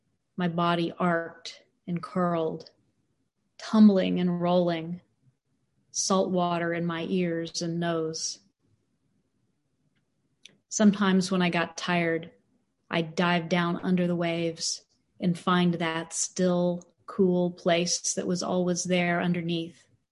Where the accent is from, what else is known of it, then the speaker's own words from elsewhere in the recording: Texas, United States; I grew up on the Texas Gulf Coast, where it's hot and muggy most of the year.